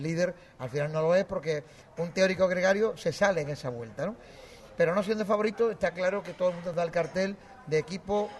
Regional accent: León, Castile and León, Spain; como buen leonés de la parte del centro de España y todo

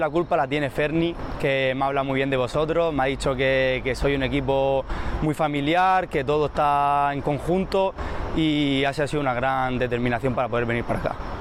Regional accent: Cartagena, Region of Murcia, Spain; de poder defender los colores de mi tierra, de Cartagena, que eso para un cartagenero ha sido muy grande.

